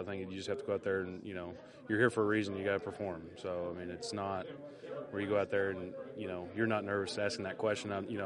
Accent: Arkansas, United States; I'm from Arkansas.

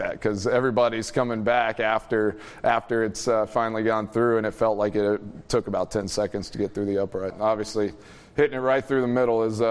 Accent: Texas, United States; I mean, I'm from Texas, grew up watching the Cowboys, so being able to kick a field goal right there in the middle of the star will be kind of a cool memory.

